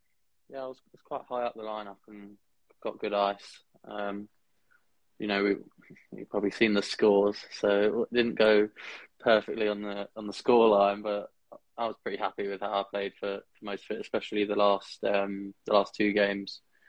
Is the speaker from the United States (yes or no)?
no; South East England, United Kingdom; I'm from Kent.